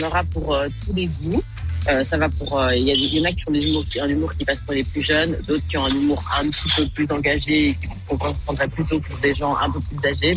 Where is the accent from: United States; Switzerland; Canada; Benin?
Switzerland; Oh, ça me rend fière pour une petite Suissesse comme moi d'aller faire sur cette belle scène vue sur le lac